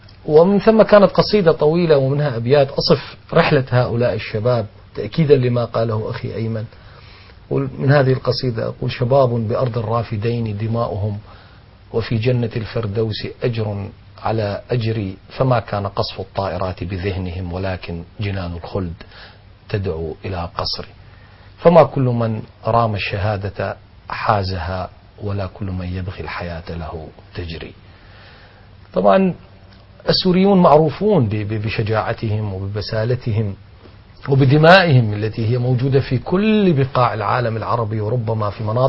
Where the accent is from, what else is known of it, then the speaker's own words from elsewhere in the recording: Deir ez-Zor, Deir ez-Zor Governorate, Syria; كنا خارجين من مسجد الحميدي في مدينتي في دير الزور